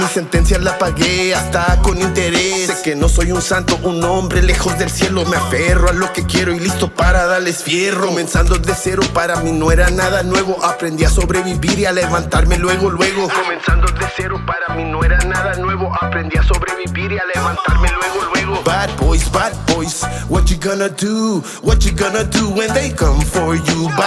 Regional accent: Mexico; Para todos mis paisanos en el otro lado, haciendo los dólares, nomás no se les olvide que seguimos siendo mexicanos

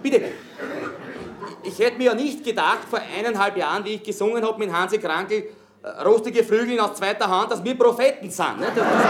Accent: Austria; Und wir bemühen uns natürlich auch bei uns in Österreich verteidigungsmäßig.

